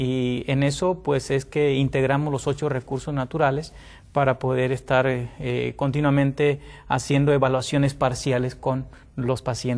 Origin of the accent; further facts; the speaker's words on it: Tamaulipas, Mexico; now in United States; yo soy oriundo de México, pero específicamente del estado de Tamaulipas. Y bueno, actualmente pues radico en el estado de Texas, aquí en Estados Unidos